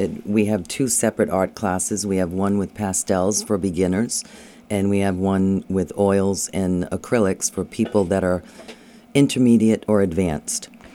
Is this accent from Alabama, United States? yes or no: no; East Greenwich, Rhode Island, United States; also born or lived in Cranston; I grew up in Cranston originally until I was six, and then we moved to East Greenwich.